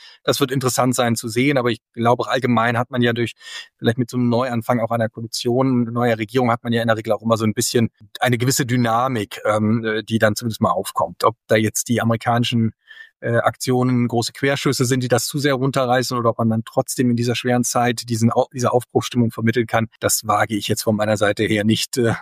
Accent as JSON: {"language": "German", "country": "Germany", "said": "Und wir als Deutsche sind halt schnell dann auch die Zulieferer"}